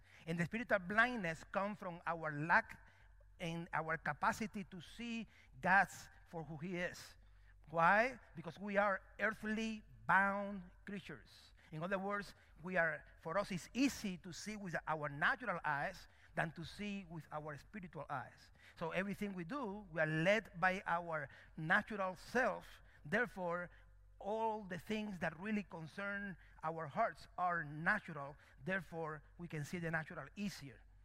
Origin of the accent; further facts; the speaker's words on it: Cuba; And I am from Cuba, but that's past tense.